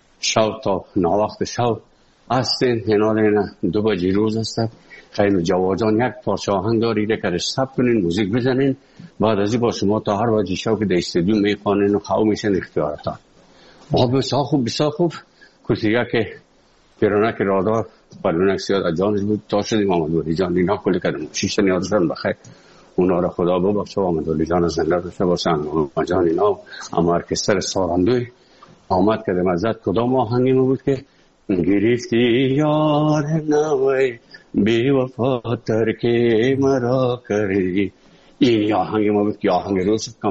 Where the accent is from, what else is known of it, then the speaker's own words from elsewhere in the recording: Afghanistan; moved away; از افغانستان برامدیم آمدیم سه مسکو 4 سال مسکو به بسا سختی وردم شد